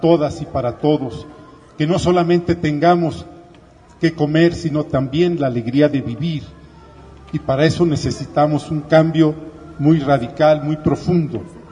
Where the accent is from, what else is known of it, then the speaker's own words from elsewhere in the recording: Coahuila, Mexico; De donde vengo también hubo muchos desaparecidos. De Coahuila